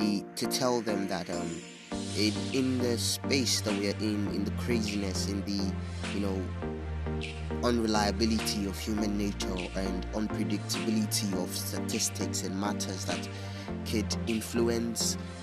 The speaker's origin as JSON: {"language": "English", "country": "Nigeria", "said": "Nigerian youth, a podcast channel where we talk about everything, mental health, and how being a Nigerian can be really stressful and eventful at the same time."}